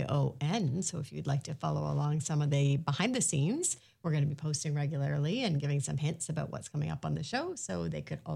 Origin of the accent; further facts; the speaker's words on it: Canada; I am a Canadian girl